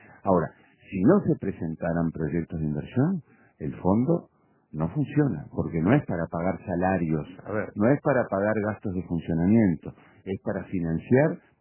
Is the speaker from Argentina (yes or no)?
no; Uruguay; lo digo como uruguayo